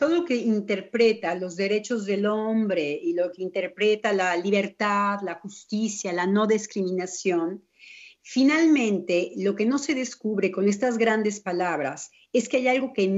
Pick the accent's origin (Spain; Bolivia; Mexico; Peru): Mexico; hubiera hablado como mexicana.